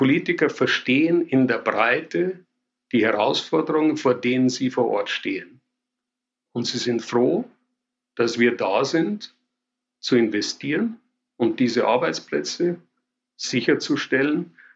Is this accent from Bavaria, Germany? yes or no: yes; Bavaria, Germany; accent: Bavarian; man hört es an meinem bayerischen Akzent, ich komme vom Land